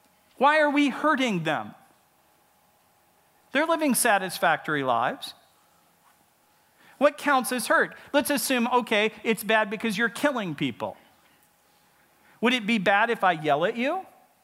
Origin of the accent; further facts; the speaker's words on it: United Kingdom; And people keep telling us we're selfish because my demographic group in Britain is dying out.